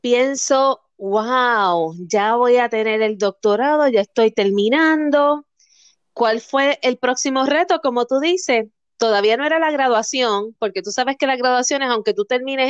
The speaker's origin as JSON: {"language": "Spanish", "country": "Puerto Rico", "said": "Es, ponle que habemos como 200 puertorriqueños porque tenemos un grupo donde nos conocemos, van y vienen, pero no suben más de 200."}